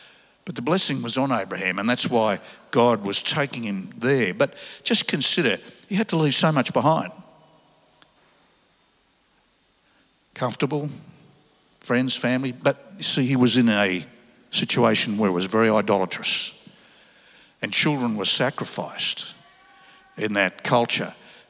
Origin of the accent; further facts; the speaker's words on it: Sydney, New South Wales, Australia; also born or lived in Melbourne; I grew up in Sydney, which, you know, was my hometown. Great beaches, lots of friends, good job, all that. And then the company I worked for transferred me to Melbourne.